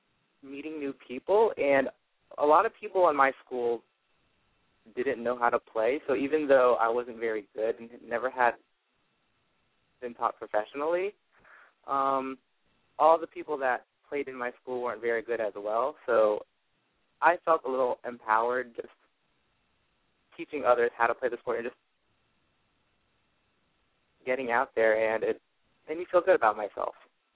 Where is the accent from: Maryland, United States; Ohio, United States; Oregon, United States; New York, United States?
Maryland, United States; I grew up in southern PG County, Maryland. I'm Filipino-American.